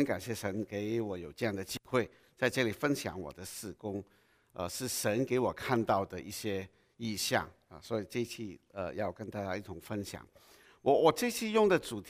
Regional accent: Hong Kong; Chinese is a second language; 对不起，我是香港人，所以我的国语。如果包容一下我的国语哈

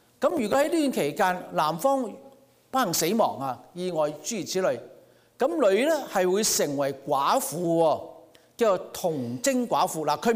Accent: China; 指腹为婚，我们中国人是吧

